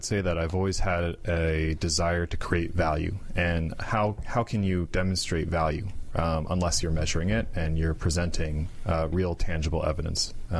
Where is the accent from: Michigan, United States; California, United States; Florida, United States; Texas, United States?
Florida, United States; growing up in Florida, it was not a big city. You know, I can still remember riding my bike to school, listening to the ocean waves crashing on the way there.